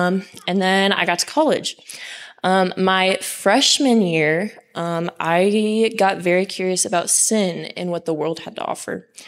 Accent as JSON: {"language": "English", "region": "Georgia", "country": "United States", "said": "I'm from North Georgia, and I'm a wrangler this summer on the other side of camp"}